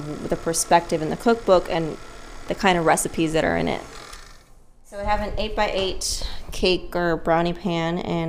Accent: Miami, Florida, United States; I'm from Miami, big family. My mom had her go-tos. My family's Nicaraguan

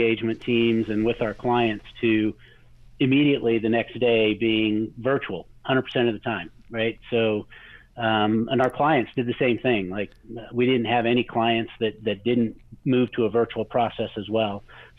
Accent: American Falls, Idaho, United States; I grew up in southeastern Idaho there, born and bred in American Falls.

